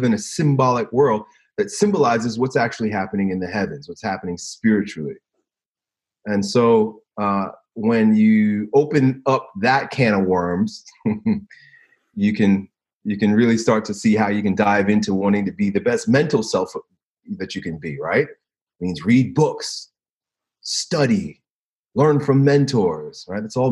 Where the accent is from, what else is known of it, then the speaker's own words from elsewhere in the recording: New York, United States; I was raised on Long Island in New York, which at the time, as is most suburbs of cities, and particularly New York, it's segregated in a way